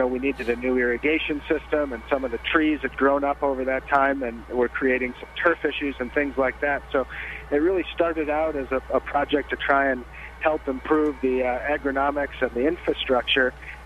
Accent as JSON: {"language": "English", "town": "Madison", "region": "Wisconsin", "country": "United States", "tie": "born or raised there", "lives_now": "California, United States", "said": "born and raised in Madison and went to the UW and lifelong Badger. And I live in California now, but Wisconsin will always be home."}